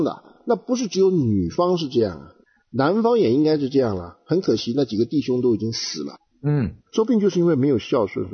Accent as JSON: {"language": "Chinese", "country": "China", "said": "那所谓孝呢，其实啊，我们中国人讲的就是小贝"}